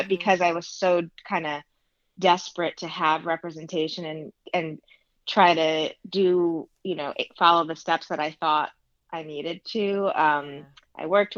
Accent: Chicago, Illinois, United States; Yeah, so I grew up in Chicago and I went to college, you know, at Northwestern. So stayed in Chicago for the first 22 years of my life.

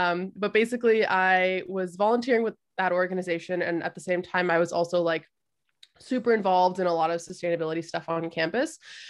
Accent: Canada; I was actually like born and raised in Canada.

